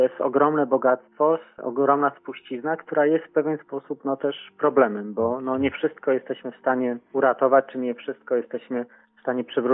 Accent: Turew, Greater Poland Voivodeship, Poland; Ona wiązała się z miejscowością, z której pochodzę, z Turwią, a więc gniazdem rodowym Chłapowskich.

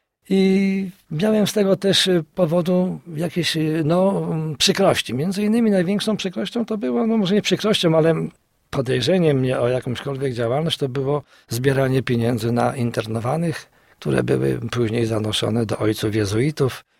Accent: Śrem, Greater Poland Voivodeship, Poland; now in Kalisz, Poland; się ożeniłem w Kaliszu, bo w ogóle pochodzę ze Śremu. Ale żonę mam kaliszankę, tutaj się ożeniłem

